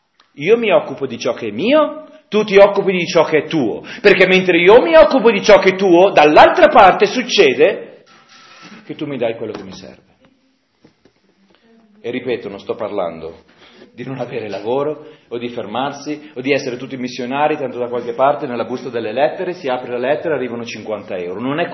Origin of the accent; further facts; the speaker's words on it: Milan, Lombardy, Italy; io che sono di Milano e voi che siete del nord Italia e della Lombardia